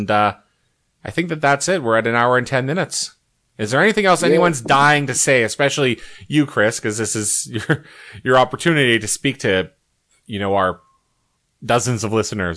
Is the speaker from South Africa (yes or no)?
no; Winnipeg, Manitoba, Canada; also born or lived in Ottawa; I've moved away 3 times, but I'm born and raised in Winnipeg.